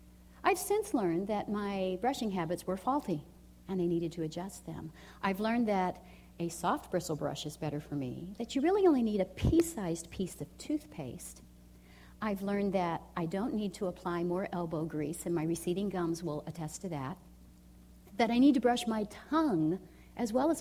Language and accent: English; Huntsville, Alabama, United States; we worked in a state-run group home in my hometown of Huntsville, Alabama